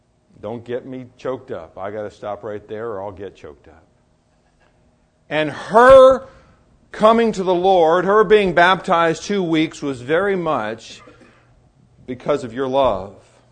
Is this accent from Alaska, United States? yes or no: yes; Petersburg, Alaska, United States; I grew up in Petersburg. Our family moved here in 59, and I grew up here. But now living in Alaska, we don't have this kind of history.